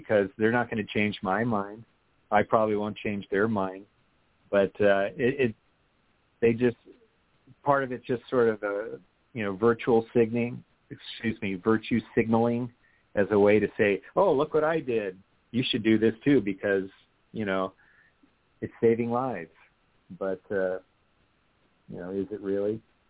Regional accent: Hawaii, United States; moved away; And I grew up in Hawaii, and, you know, a lot of people tell me, oh, why'd you move from Hawaii?

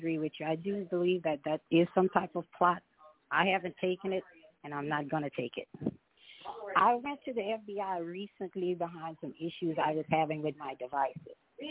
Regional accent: Lafayette, Louisiana, United States; I'm from Lafayette, Louisiana.

